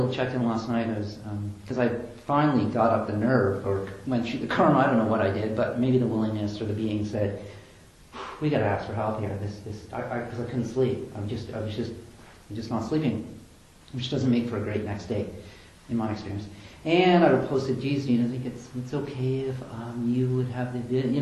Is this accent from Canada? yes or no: yes; Canada; I'm from Canada.